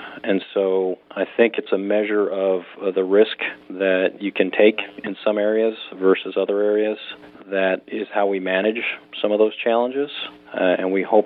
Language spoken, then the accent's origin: English; Hamburg, New York, United States; Well, I grew up in Hamburg and went through the elementary school, then Pleasant Avenue, and then Hamburg Junior and Hamburger Senior High.